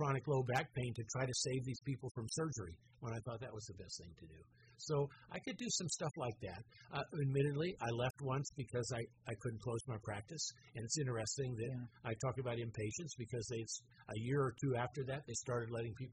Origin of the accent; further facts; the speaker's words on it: Richmond, California, United States; When I grew up in Richmond, there was no one who did not have a family member or at least a cousin working for Chevron.